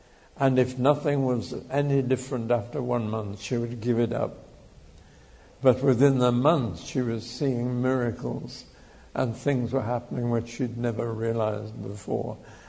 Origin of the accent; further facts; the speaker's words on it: United Kingdom; We are so British that we don't like the thought of speaking what we don't know we're saying.